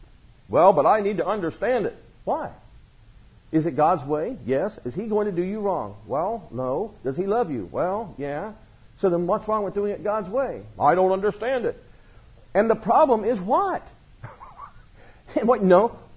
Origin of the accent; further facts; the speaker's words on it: United States; now in Australia; I'm here in Australia. I'm from the United States.